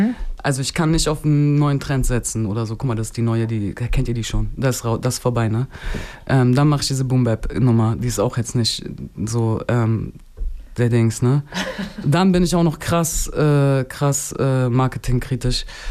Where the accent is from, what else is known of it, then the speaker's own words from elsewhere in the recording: Berlin, Germany; also ich komme aus Berlin